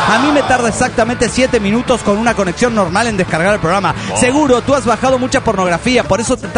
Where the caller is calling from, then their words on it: Guatemala; de Guatemala.